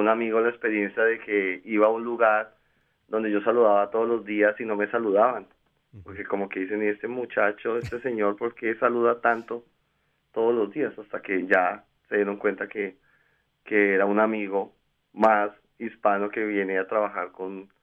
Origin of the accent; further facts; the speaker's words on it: Colombia; Sigo yo, que vengo de Sudamérica, de Colombia, me uno a ellos